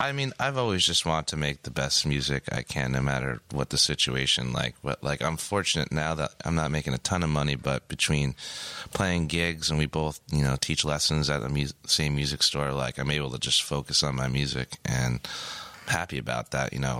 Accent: Newport, Rhode Island, United States; like growing up in Newport, but like even, you know, all over Rhode Island, it's like winter time.

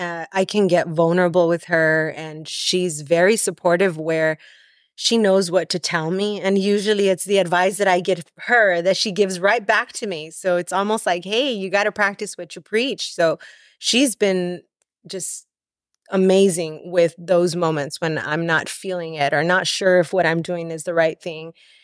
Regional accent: Los Angeles, California, United States; born there; There's a reason why I was born in East LA.

